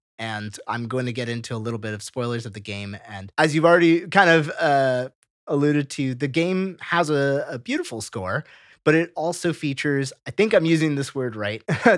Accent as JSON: {"language": "English", "country": "United States", "tie": "born there", "said": "I'm second generation. I was born in America. My parents are from Andhra Pradesh, so I'm used to Telugu movies and music"}